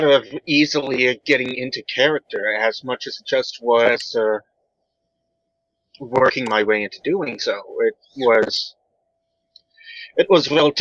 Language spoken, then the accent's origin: English; Michigan, United States; but I am 29 years old, have been born and raised in Michigan.